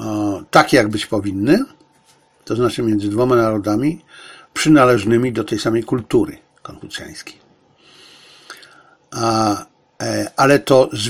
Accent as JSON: {"language": "Polish", "country": "China", "second_language": "Polish", "said": "No a ja w końcu jestem Chińczykiem, więc nic dziwnego."}